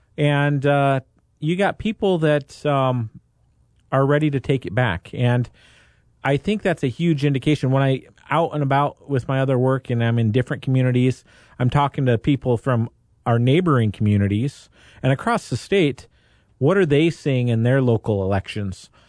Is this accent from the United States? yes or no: yes; Dallas, Oregon, United States; In my hometown of Dallas, Oregon, friends, you know, the local elections don't get a lot of draw usually.